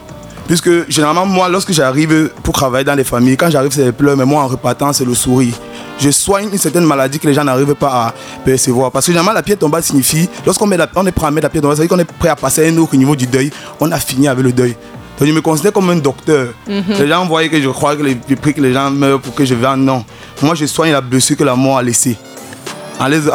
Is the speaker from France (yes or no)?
no; Cameroon; nous, en tant que Camerounais, comme ce n'était pas accessible, on a développé une autre stratégie